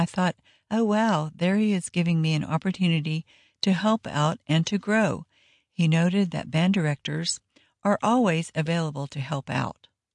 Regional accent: Andrews, United States; I grew up in Andrews, and my mom still lives there.

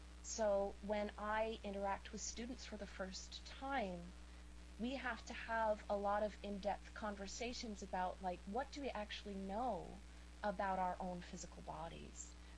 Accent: New York City, New York, United States; I am not British. I am a New Yorker. I live in Manhattan. I live in Sugar Hill in the heart of Harlem.

